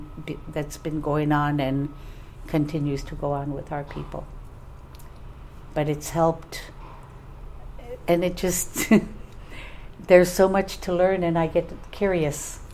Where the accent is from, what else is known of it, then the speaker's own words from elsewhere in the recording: Bethel, Alaska, United States; So when I was growing up in Bethel, you never saw trees like this. There was few shrubs in the tundra.